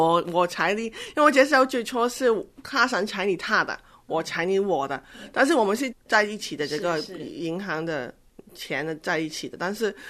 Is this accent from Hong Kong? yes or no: yes; Hong Kong; 因为我们长大的地方都不太一样，我在香港他在北京